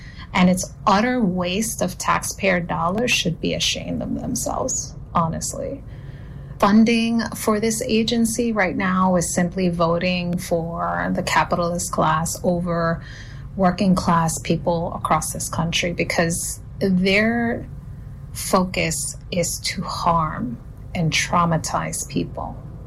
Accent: Brooklyn, New York, United States; Well, you know, as a Brooklynite, thank you for pointing that out, something I'm very proud of. And just as a New Yorker, we might be in a rush.

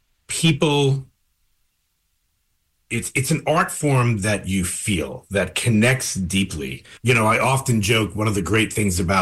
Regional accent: New York, United States; I didn't know those as names growing up in New York.

